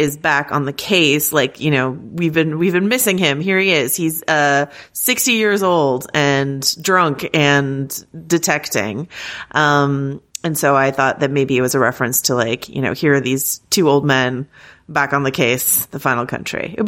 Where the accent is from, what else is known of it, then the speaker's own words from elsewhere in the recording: Arkansas, United States; now in Louisiana, United States; When I was growing up in Arkansas, I never knew a single Ardoin, but down here in Louisiana, they are everywhere.